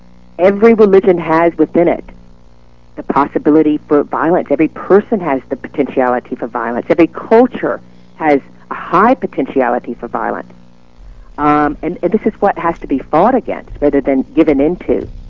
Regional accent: Southern United States, United States; you know, I'm from the South. So much of language is metaphoric.

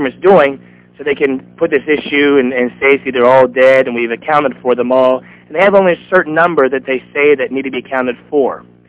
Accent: United States; now in Thailand; Being that I'm an American, my mother's Vietnamese, but I was born in America. And then I was born again in Thailand, an American born again in Thailand.

